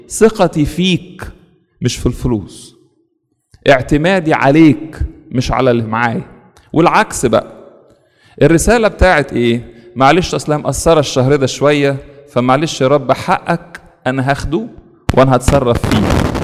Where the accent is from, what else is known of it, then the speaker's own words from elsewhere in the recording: Egypt; moved away; احنا كان عندنا في مصر بيوتنا كانت ضيقة